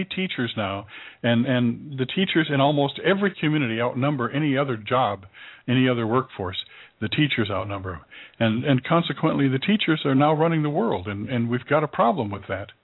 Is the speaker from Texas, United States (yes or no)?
no; Washington, United States; I know I'm from Washington State, and almost every school up in the counties that I lived in was outfitted by Bill Gates.